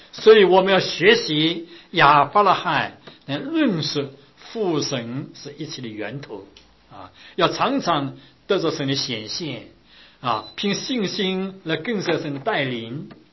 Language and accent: Chinese; China; 我们中国人呢，把十当成一个完全的数字的啊，十全十美，一十最好。